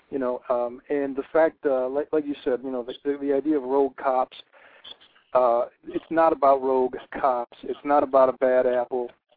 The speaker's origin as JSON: {"language": "English", "town": "Cleveland", "region": "Ohio", "country": "United States", "tie": "born or raised there", "said": "You know, and I grew up in Cleveland, Ohio, which boasted the first black mayor of a major American city."}